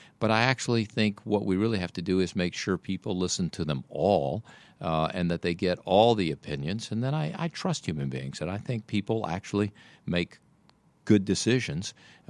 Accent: Mississippi, United States; I grew up in Mississippi in the 1960s when the civil rights movement was in full bloom and was really the hotbed of change in the South.

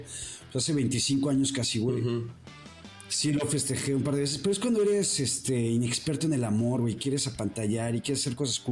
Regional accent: Canada; De mi tierra.

